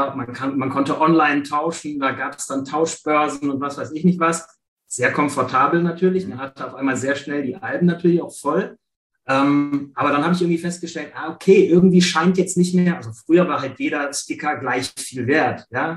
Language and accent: German; Ratingen, North Rhine-Westphalia, Germany; Ich komme aus Ratingen, bin 40 Jahre